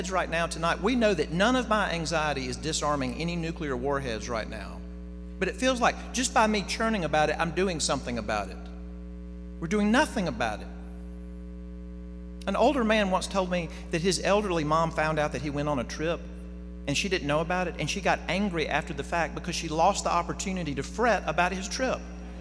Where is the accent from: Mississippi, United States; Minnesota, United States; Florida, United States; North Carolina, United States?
Mississippi, United States; Jackson; It's been so surreal to see my hometown in the news. I don't say that flippantly. I say it with a real heart for my hometown. What will become of Jackson?